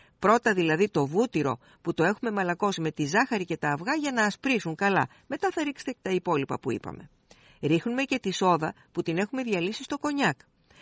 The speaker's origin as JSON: {"language": "Greek", "region": "Peloponnese", "country": "Greece", "said": "στην πατρίδα μου την Αρκαδία"}